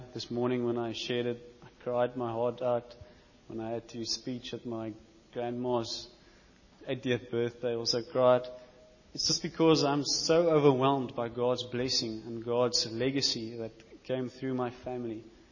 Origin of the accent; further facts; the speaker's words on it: Stellenbosch, Western Cape, South Africa; born there; On the 4th of June 1984, I was born in Stellenbosch as … I was not alone. I had a buddy with me.